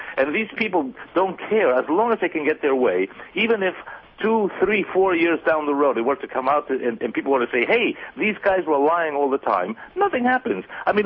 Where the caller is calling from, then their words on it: Argentina; I'm speaking from Argentina. That's in South America